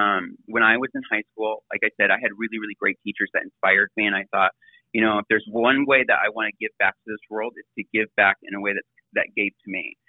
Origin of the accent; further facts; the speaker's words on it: Seattle, Washington, United States; So I grew up in Seattle, and I grew up in a home that, for lack of better words, just, I would say, my parents didn't graduate from high school.